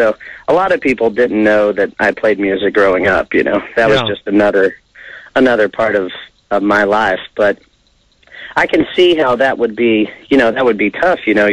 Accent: Plainview, Texas, United States; Well, I grew up in Plainview, Texas, and we have football and marching band. there's no such thing as a symphony there.

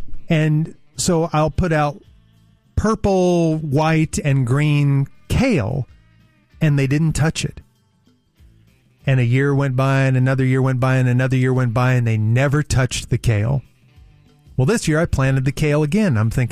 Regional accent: United States; So then I decided I am going, why should I, as an American, sit here and let them destroy my property?

